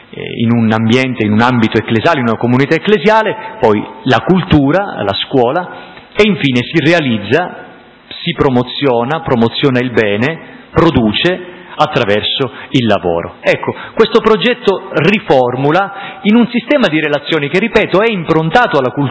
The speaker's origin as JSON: {"language": "Italian", "region": "Sicily", "country": "Italy", "said": "quindi lontano dalla terra di Sicilia, io in gran parte lontano dalla mia terra"}